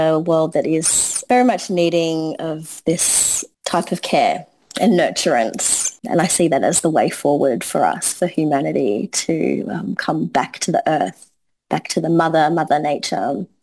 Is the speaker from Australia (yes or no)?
yes; Australia; born there; My ancestry is Sri Lanka. I'm from Sri Lanka. I'm born in Australia.